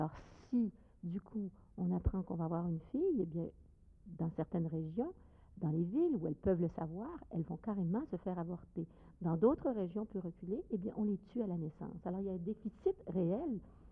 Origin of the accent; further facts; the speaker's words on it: Quebec, Canada; je suis québécoise, je viens d'un pays de neige, de froid.